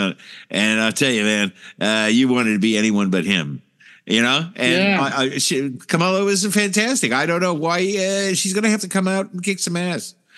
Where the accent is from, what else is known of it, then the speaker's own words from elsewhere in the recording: New York, United States; And I came from New York. I lived in New York, man.